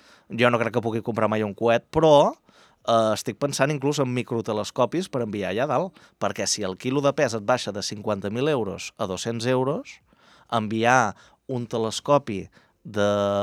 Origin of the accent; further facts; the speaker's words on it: Catalonia, Spain; nosaltres que som de l'Empordà